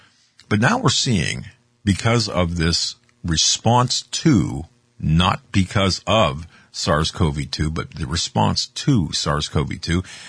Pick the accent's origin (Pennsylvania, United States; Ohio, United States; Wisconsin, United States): Pennsylvania, United States; Erie; A good friend of mine, Pat Campbell from Erie, from my hometown in Erie, then to Steubenville, and then to KFAQ out of Orlando